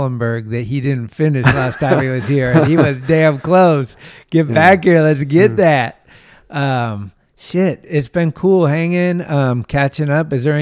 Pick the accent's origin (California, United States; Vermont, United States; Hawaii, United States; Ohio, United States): California, United States; Redwood City; Gave me an excuse to come back to my hometown.